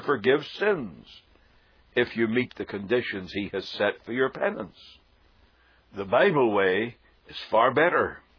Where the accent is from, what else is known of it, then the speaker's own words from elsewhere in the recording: Ireland; As you probably guessed, I come from Ireland. The Irish can make a joke out of anything.